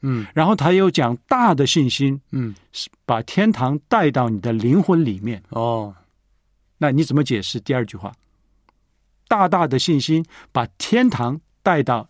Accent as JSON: {"language": "Chinese", "country": "China"}